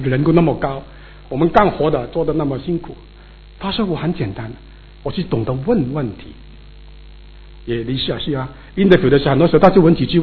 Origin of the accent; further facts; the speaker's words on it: China; 我觉得我们中国人很聪明的